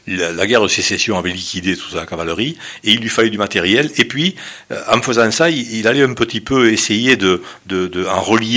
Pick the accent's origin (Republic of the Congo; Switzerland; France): France; Port-la-Nouvelle, Occitanie; je suis originaire de Port-la-Nouvelle. Mes grands-parents, côté maternel, sont des immigrés espagnols qui sont arrivés dans les années 20-25.